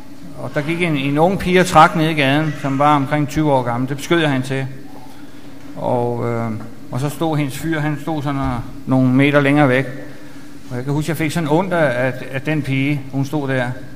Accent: Copenhagen, Capital Region of Denmark, Denmark; Jeg er opvokset her i København. Claus sagde godt nok, jeg er fra Aarhus, men jeg tror ikke, jeg kan lyve fra, at jeg er født i København.

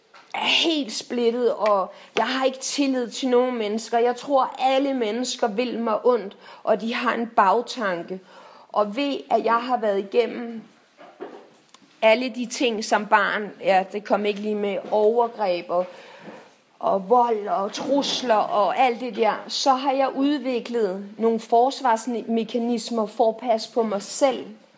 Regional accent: Copenhagen, Capital Region of Denmark, Denmark; altså, inde i mit hoved som københavner, så er det bare, der er bare marker og køer og alt muligt herovre.

